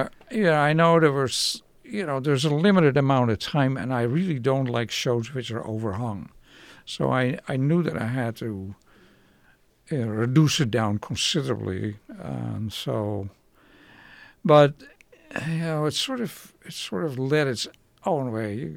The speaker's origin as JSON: {"language": "English", "town": "Haarlem", "region": "North Holland", "country": "Netherlands", "tie": "born or raised there", "said": "I have a big painting show coming up in my hometown, Haarlem, next month."}